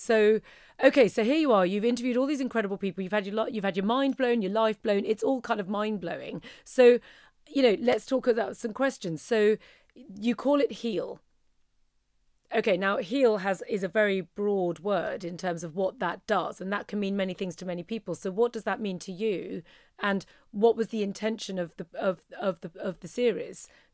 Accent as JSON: {"language": "English", "region": "London", "country": "United Kingdom", "tie": "born there", "said": "It was, you know, it was just North London. It wasn't like I was born randomly in Chinatown or something."}